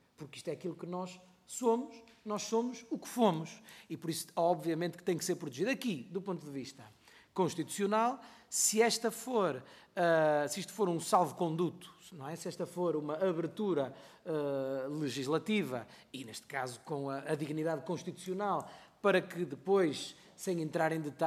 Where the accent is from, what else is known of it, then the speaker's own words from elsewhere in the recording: Norte, Portugal; fomos leoneses durante 378 anos. Se nós somos portugueses há 895 anos